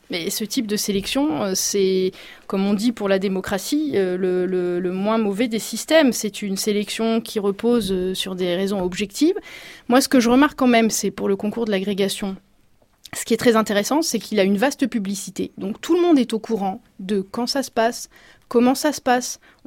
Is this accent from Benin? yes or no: no; Hauts-de-France, France; accent: Picard; Picarde. Vous avez un accent. Malheureusement, l'accent picard n'est pas considéré comme très élégant par les Parisiens. Bon, on a fait la remarque en prépa, j'ai essayé de m'améliorer.